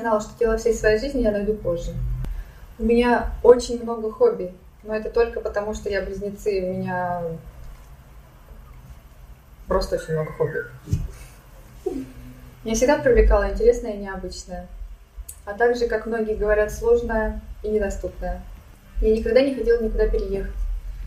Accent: Moscow, Russia; я тестировщик из Москвы.

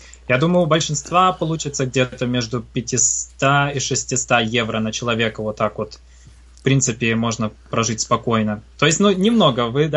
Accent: Novosibirsk, Novosibirsk Oblast, Russia; moved away as an adult; now in Germany; я родом из Новосибирска, мне 24 года, я здесь учусь в Германии, поступил на высшее образование. Ну, в России, в Новосибирске я до 19 лет жил, там школу закончил

